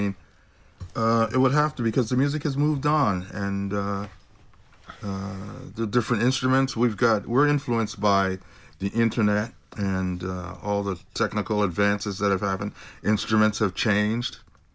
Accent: United States; being an American and what's going on socially in the United States has changed considerably

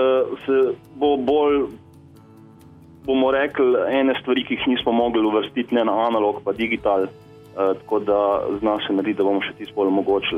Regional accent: Zasavje, Slovenia; pač v teh krajih, kjer izhajamo iz Zasavjah, se pravi Hrastnik, Trboljah

